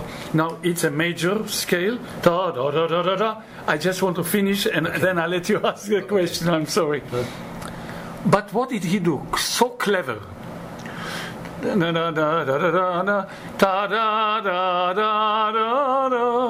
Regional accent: Tel Aviv, Tel Aviv District, Israel; English is a second language; So I grew up in Tel Aviv with my Rebbe, Cantor Shlomo Ravitz, who was a genius of Nusach and Chazanut.

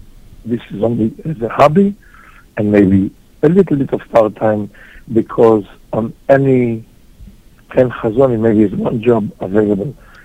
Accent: Tel Aviv, Tel Aviv District, Israel; moved away as an adult; But I was raised in Tel Aviv for 13 years. And then I went to Yeshivot, to Kultura in Yerushalayim, Be'er Yaakov, and Konvent in Bnei Brak. Then I did the army, my service, and then I left to Canada in 1978.

